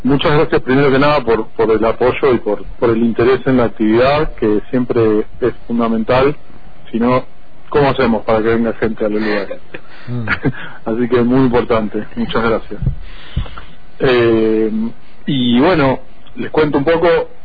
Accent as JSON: {"language": "Spanish", "region": "Buenos Aires", "country": "Argentina", "lives_now": "Bariloche, Argentina", "said": "De Buenos Aires."}